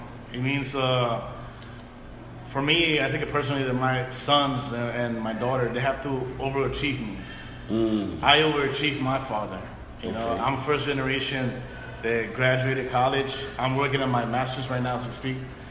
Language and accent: English; New York City, New York, United States; I grew up uptown in Washington Heights. I moved to the Bronx. So I'm used to, you know, the city.